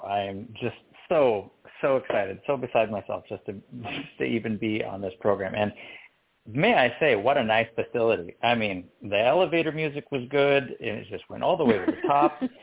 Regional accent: Vancouver, Washington, United States; So I'm from Washington State, was born and raised here in Vancouver, Washington, and I was an obese kid.

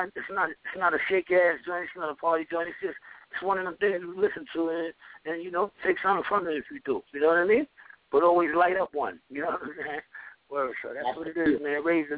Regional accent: Queens, New York, United States; I'm from Queens, so I had to look at it like that.

